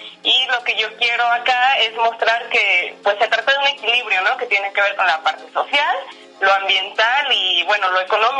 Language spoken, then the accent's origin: Spanish; Guadalajara, Jalisco, Mexico; yo nací en Guadalajara, yo soy del oriente de Guadalajara